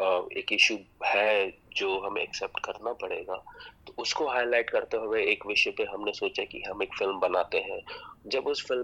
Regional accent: Punjab, India; मैं पंजाब से बिलोंग करता हूँ, पंजाबियों को बोला जाता है कि खुले दिल के होते हैं

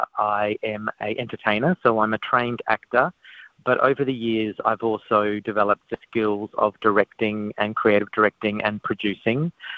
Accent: Darwin, Northern Territory, Australia; I'm actually currently on Bundjalung country, but born and raised on Larrakia country up in Darwin. My family, my mum's side, come from Malak Malak, which is Daly River region, Murrin clan, which is Iwadja, also Kungarigan, which is around Lichfield, and also Badu Island on the Torres

